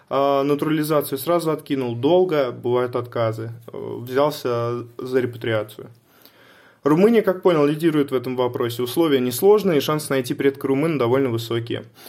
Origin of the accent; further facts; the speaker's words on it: Moscow, Russia; я из Москвы.